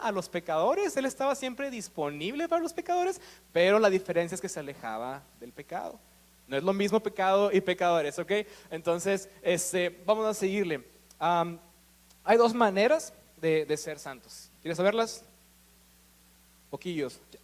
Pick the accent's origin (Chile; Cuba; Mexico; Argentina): Mexico; como siento que a lo mejor como cultura mexicana, como que decimos